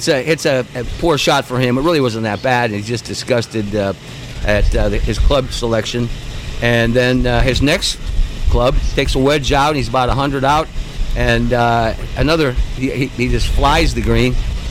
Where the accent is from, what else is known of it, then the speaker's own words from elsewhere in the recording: Sioux City, Iowa, United States; About 40 miles from my hometown of Sioux City, Iowa.